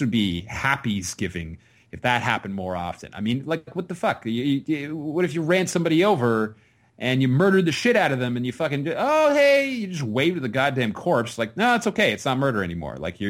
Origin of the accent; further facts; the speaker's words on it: Canada; It's 10 and 6 in Canada. I'm from Canada. I have that excuse.